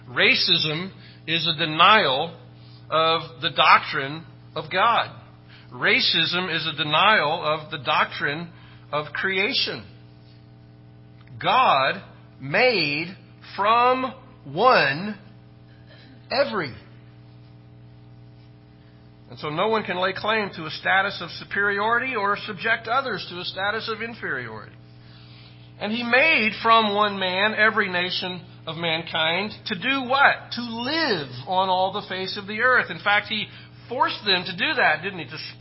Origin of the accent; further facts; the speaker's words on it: Nacogdoches, Texas, United States; born there; This is why I was born in 1961 in Nacogdoches, Texas.